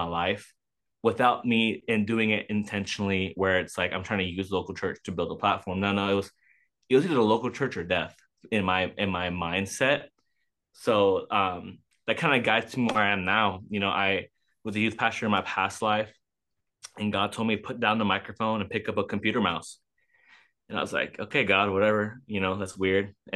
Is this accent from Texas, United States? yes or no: yes; Houston, Texas, United States; also born or lived in New York; You know, I was born in New York. I was raised in Houston. And I think Dallas made me who I am. So I've been all over the place